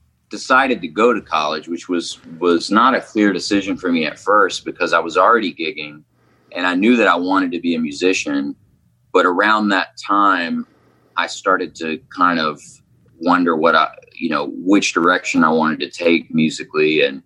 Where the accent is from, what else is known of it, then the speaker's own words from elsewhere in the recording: the South, United States; I grew up, growing up in the South, you know, it's not always around the most open-minded people all the time.